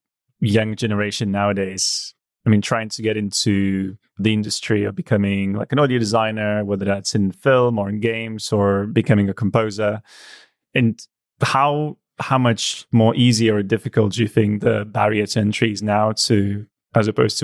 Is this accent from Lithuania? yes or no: yes; Lithuania; English is a second language; moved away; also born or lived in United Kingdom; Lithuania.